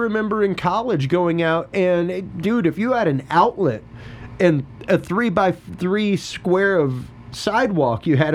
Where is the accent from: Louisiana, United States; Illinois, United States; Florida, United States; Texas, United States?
Louisiana, United States; Even me as a Cajun, we're in danger of losing a lot of our culture because it's not written down